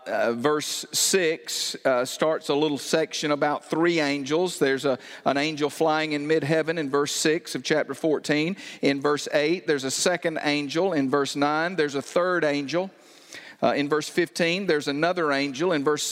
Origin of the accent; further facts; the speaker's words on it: Andalusia, Alabama, United States; I grew up down just off the Gulf Coast. Andalusia is, my hometown is the lowest tier of counties in Alabama.